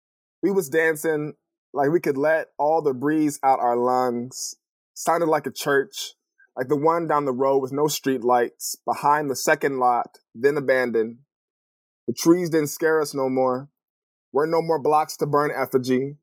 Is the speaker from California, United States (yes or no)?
yes; California, United States; So I grew up in California. I was born between an earthquake and a riot.